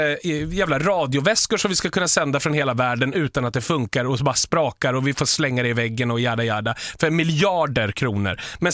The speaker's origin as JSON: {"language": "Swedish", "town": "Stockholm", "region": "Stockholm County", "country": "Sweden", "said": "folk som lyssnar som inte är från Stockholm, som, alltså ifall de tyder mig som stockholmare på hur jag pratar"}